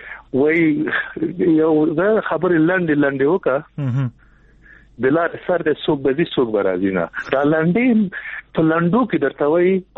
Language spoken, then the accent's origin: Pashto; Nangarhar, Afghanistan; زه د ننګرهار یم